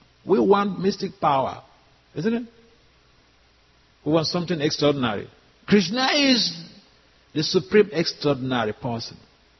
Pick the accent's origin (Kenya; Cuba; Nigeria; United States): Nigeria; born there; my parents are Nigerians. I was born in Nigeria, and as a young man, I was working in the judiciary